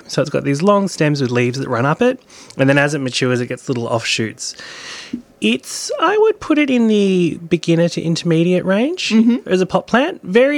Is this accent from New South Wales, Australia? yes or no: no; Victoria, Australia; I grew up with them in Gippsland and see them everywhere.